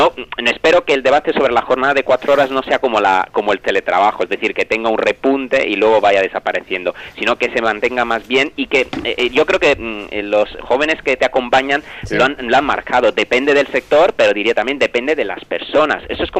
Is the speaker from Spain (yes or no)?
yes; Spain; y los españoles, así como los italianos, como parece ser que somos los más vagos de Europa